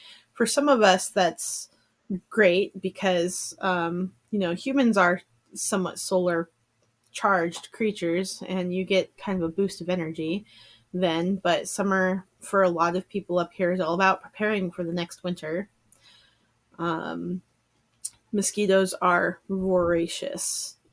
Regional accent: Wasilla, Alaska, United States; Matsu Valley, right outside of Wasilla.

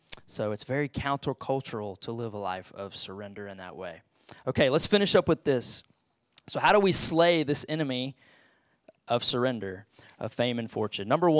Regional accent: Texas, United States; I love being American. I love it. I feel so blessed. And I feel real blessed to be a Texan.

